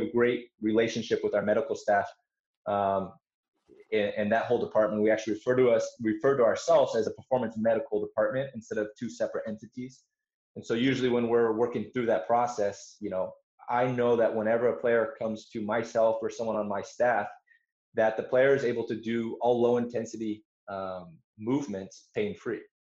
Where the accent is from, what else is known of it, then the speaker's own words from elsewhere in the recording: Fort Collins, Colorado, United States; Yeah, so I'm originally from Northern Colorado, Fort Collins to be exact. Born and raised there